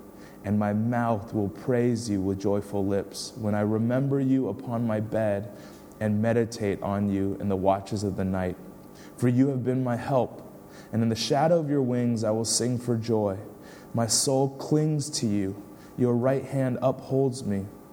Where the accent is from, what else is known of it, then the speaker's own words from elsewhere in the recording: Chicago, Illinois, United States; I'm from the Chicago area. My wife and I are from the Chicago area.